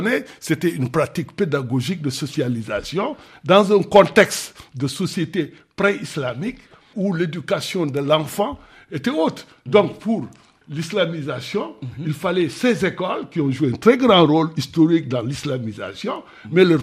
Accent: Saint-Louis, Senegal; Là où je viens, c'est le berceau de l'islam ici.

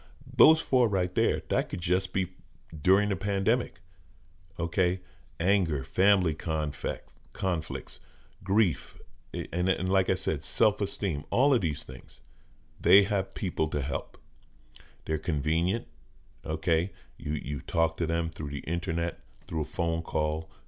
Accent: New York, United States; you know, I grew up in New York, okay? I am genetically unable to root for a Boston team.

